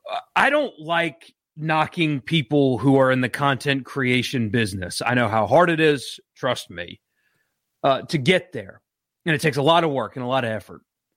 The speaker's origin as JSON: {"language": "English", "region": "East Coast", "country": "United States", "tie": "born or raised there", "said": "I did learn today, by the way, that because I grew up on the East Coast, it's weird for people here when I say more at 11"}